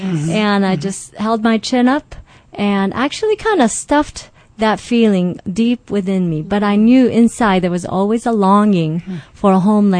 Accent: Osaka, Japan; I grew up in Osaka, Japan. Osaka is a big city, but we were kind of in the suburbs, and there were rice fields right outside our backyard.

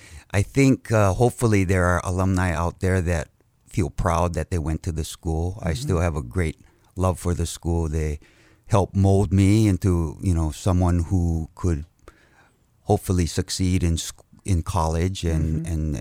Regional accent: Hawaii, United States; We initially lived in Kamehameha Heights, right below Camp School, until I was in the sixth grade. And then my dad and my mom bought a house in Salt Lake, and so we moved there

